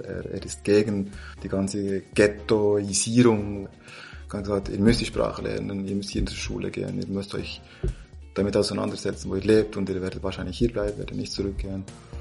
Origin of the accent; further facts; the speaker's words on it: Bern, Switzerland; accent: Bernese German; Nichts mit der Schweiz zu tun, ich bin hier aufgewachsen. Ich spreche besser Berndeutsch als Spanisch, absolut.